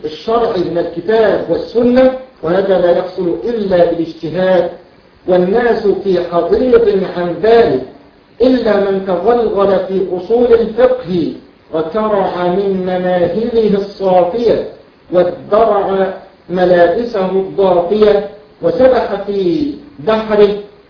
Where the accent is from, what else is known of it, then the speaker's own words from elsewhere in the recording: Egypt; وده مشهور عندنا في مصر هنا